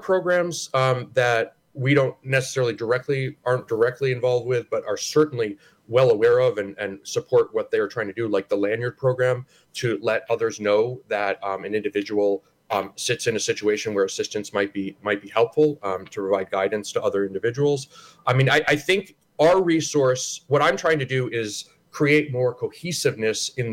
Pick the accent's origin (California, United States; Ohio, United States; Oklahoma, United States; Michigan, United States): Ohio, United States; I'm from Northeast Ohio, so it pains me also.